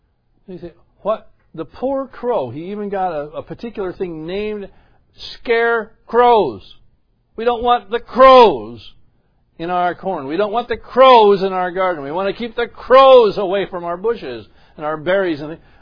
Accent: New York, United States; Back in where I grew up in New York, in the fall, late October, the blackbirds would congregate

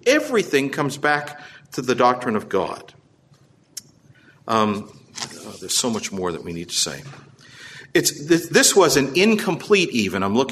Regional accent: Ireland; Look, I'm Irish. I can do that, you know.

